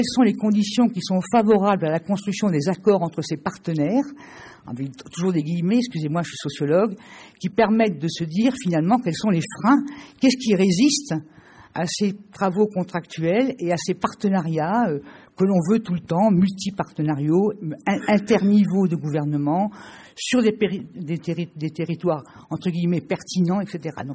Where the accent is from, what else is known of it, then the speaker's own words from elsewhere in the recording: Toulouse, Occitanie, France; Bon, je suis de Toulouse.